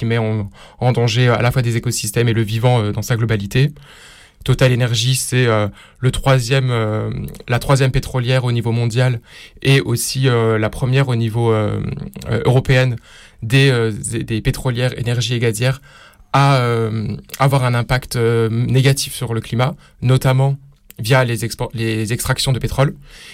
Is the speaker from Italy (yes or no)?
no; Bourgogne-Franche-Comté, France; now in Paris, France; moi, je viens de Bourgogne, d'un mini-village de 50 habitants, donc bien loin de la capitale parisienne.